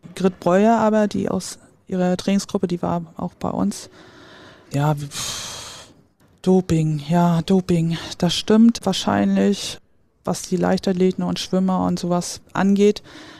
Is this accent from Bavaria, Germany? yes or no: no; Rostock, Mecklenburg-Vorpommern, Germany; now in Buxtehude, Germany; weil für mich ist Rostock immer noch meine Heimat. Und in Buxtehude wohne ich schon lange und fühle mich halt sehr wohl dort.